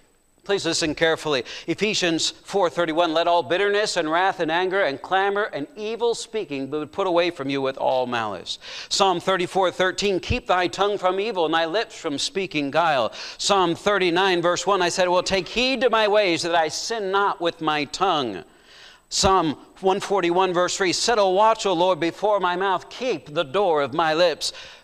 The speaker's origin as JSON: {"language": "English", "town": "Limerick", "region": "Pennsylvania", "country": "United States", "tie": "born or raised there", "said": "I grew up in Limerick, Pennsylvania. How many know where Limerick is?"}